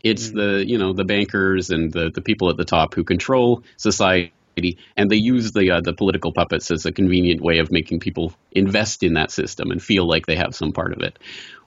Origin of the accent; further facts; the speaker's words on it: Alberta, Canada; moved away as an adult; also born or lived in Ireland; I am a Canadian by birth, and that means I'm a socialist by birth, basically, socialist by osmosis. And so I grew up in Alberta, basically Texas of the North, and lived there my whole life until 22 years old